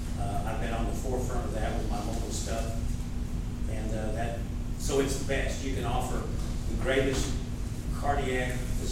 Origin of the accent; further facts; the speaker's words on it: Beaumont, Texas, United States; I grew up in Beaumont, and I'm in East Texas.